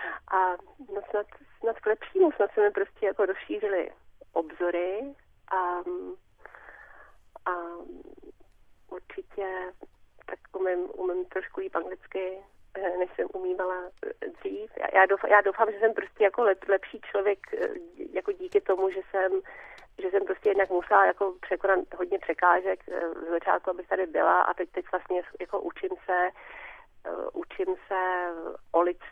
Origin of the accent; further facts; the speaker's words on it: Bohemia, Czechia; now in United Kingdom; Jako já jako z Čech, jak se říká, jako vy můžete vzít Češku z Čech, ale nikdy nevezmete Čechy z Češky.